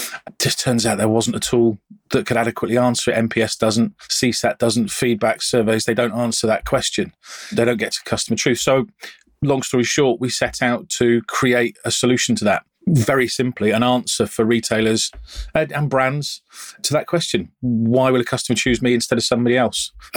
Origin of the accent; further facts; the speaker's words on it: Oxford, South East England, United Kingdom; I come in from Oxford